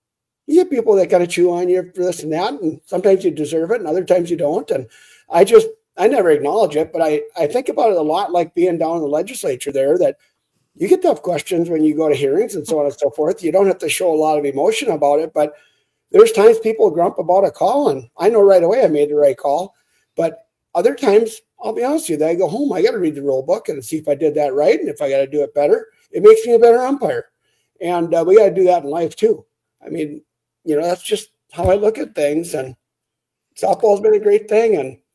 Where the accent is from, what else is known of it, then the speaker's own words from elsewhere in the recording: Grantsburg, Wisconsin, United States; I'm out and about in the community a lot, especially in my hometown of Grantsburg here.